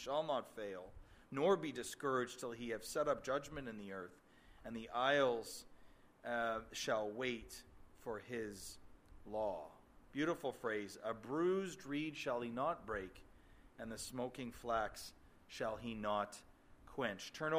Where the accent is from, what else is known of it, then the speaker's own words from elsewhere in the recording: Canada; now in United States; I guess I'm somewhere in the middle because we're Canadian citizens, but now we live in the U.S.